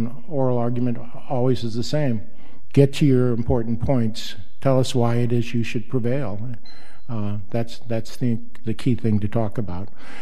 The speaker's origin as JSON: {"language": "English", "town": "Yakima", "region": "Washington", "country": "United States", "said": "I'm the chief of the bankruptcy appellate panel, and I'm from Yakima, Washington."}